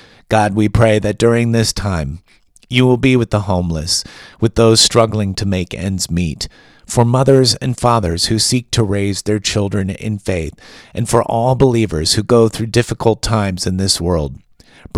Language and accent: English; Belle Plaine, Iowa, United States; also born or lived in West Lafayette; I was born in Iowa City, Iowa. That was where the hospital was. That was not home. I lived in Belle Plaine, Iowa, and just outside it, and for a time, that was home.